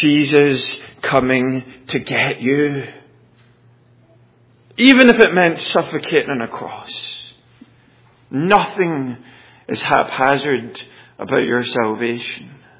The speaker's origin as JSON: {"language": "English", "region": "Scotland", "country": "United Kingdom", "said": "bear in mind I'm Scottish"}